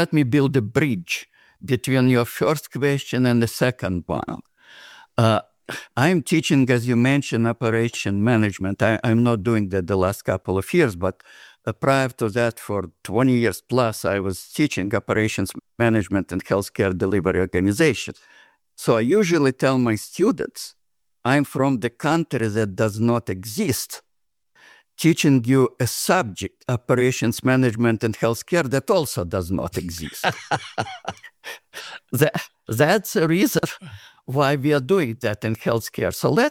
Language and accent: English; Ukraine; English is a second language; that believe that I'm from Texas, I'm not. I'm from Ukraine, from former Soviet Union.